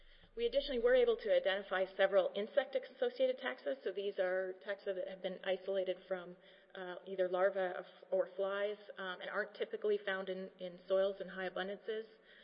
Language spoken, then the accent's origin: English; Canada; I'm Canadian.